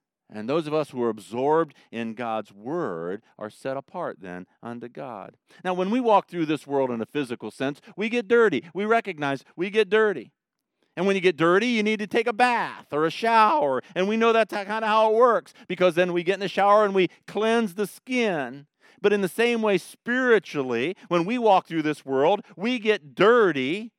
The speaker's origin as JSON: {"language": "English", "region": "Ohio", "country": "United States", "tie": "born or raised there", "said": "I grew up in Northern Ohio, Amish country."}